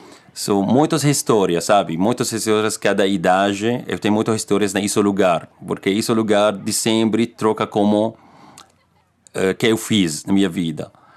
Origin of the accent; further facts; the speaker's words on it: Damascus, Damascus Governorate, Syria; Portuguese is a second language; now in São Paulo, Brazil; eu sou sírio, eu sou refugiado sírio aqui no Brasil, quase 4 anos. Eu morava na Damasco, capital de Síria, num bairro chama Baramke, bairro muito legal, muito lindo. Agora eu moro aqui no centro da cidade de São Paulo.